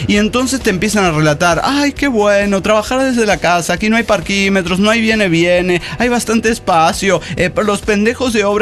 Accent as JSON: {"language": "Spanish", "town": "Tecomán", "region": "Colima", "country": "Mexico", "said": "soy de Tecomán y San Sebastián. No podría decirle dónde residí más tiempo"}